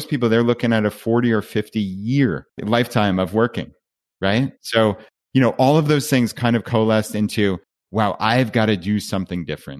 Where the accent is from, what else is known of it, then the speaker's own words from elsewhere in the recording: New York, United States; So we're from Long Island, New York, which is a suburb of New York City.